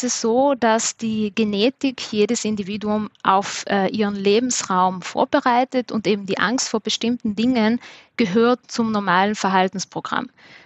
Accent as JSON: {"language": "German", "region": "Trentino-Alto Adige", "country": "Italy", "lives_now": "Vienna, Austria", "said": "ich komme ursprünglich aus Südtirol und lebe in Wien, deshalb ist mein Dialekt auch ein bisschen so ein Mischmasch"}